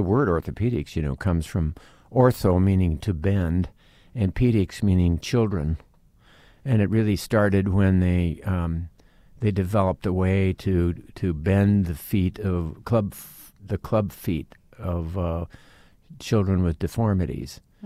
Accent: De Smet, South Dakota, United States; You know, I grew up in DeSmet, and from 5 years old to, 18.

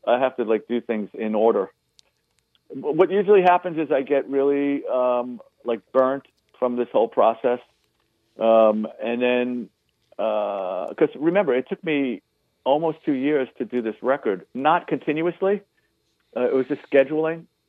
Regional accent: Bronx, New York, United States; I'm from the Bronx. I'm a New York boy. Let's just get that on paper, okay? Not that you can't tell by the way I talk

